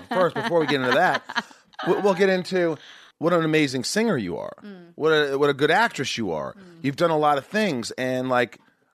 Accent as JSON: {"language": "English", "region": "Indiana", "country": "United States", "tie": "born or raised there", "said": "Yeah, I love my country. I love a little, I grew up in Southern Indiana."}